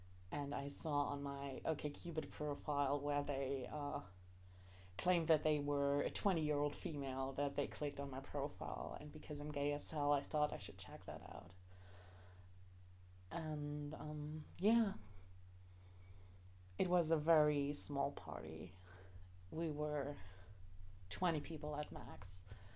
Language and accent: English; Brandenburg, Germany; It's easier to say I am from Berlin than I'm from this obscure little town about an hour east from Berlin, you know.